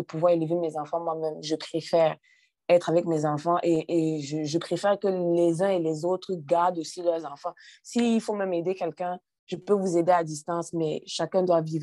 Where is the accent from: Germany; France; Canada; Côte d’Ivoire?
Canada; born there; je suis née au Canada, donc je n'ai pas besoin de faire des démarches pour un visa.